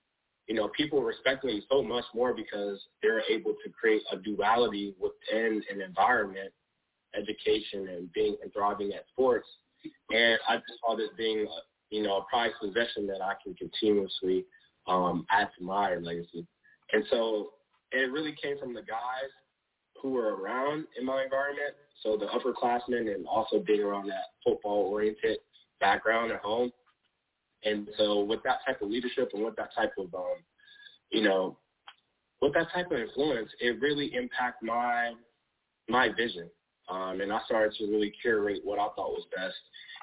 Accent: Cordele, Georgia, United States; First of all, I was born and raised in Georgia, a small town called Cordell, down similar to Florida

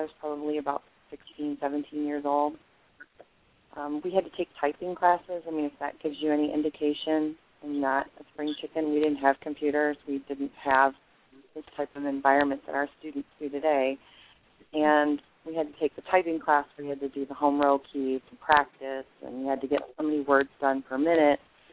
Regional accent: Ohio, United States; I'm originally from Ohio. I'm not from Michigan.

